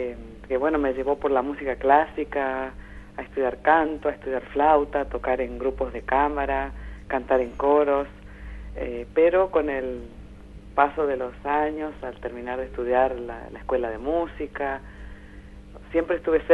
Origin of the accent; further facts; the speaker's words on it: Misiones, Argentina; also born or lived in Puerto Rico; Nací en Puerto Rico, en el Caribe, por esas circunstancias así de los padres viajeros, pero sí, me radiqué en Misiones toda mi familia desde que era chica y bueno, me amisioneré, como decimos allá. Así que esa es mi sensación, ¿no? De que soy muy misionera.